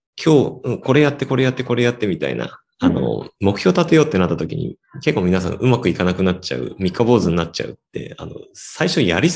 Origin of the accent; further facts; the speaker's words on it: Niigata, Japan; 僕、新潟出身なので